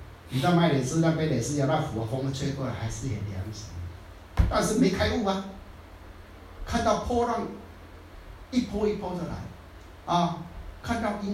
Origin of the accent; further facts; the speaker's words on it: Taiwan; 以前我们台湾人、啊、在做那个学士们、啊、他们都这样训练的。